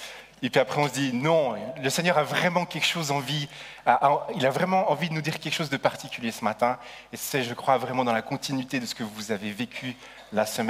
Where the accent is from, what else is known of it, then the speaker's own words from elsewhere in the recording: Nyon, Vaud, Switzerland; Mais moi, je suis de la côte, je suis né sur la côte, je suis né à Nyon.